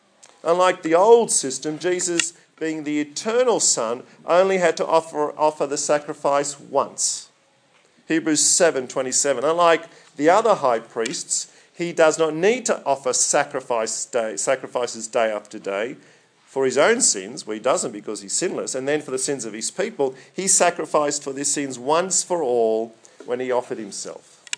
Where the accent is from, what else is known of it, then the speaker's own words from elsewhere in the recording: Sydney, New South Wales, Australia; I grew up in Surrey Hills before it was trendy in Sydney.